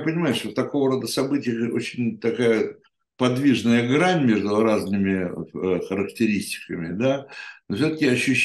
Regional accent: Moscow, Russia; now in Saint Petersburg, Russia; я как, ну, москвич, но переехавший в Петербург

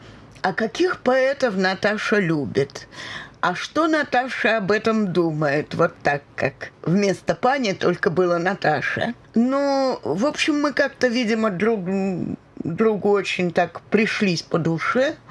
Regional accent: Moscow, Russia; Конечно, они не могли забыть, что я москвичка

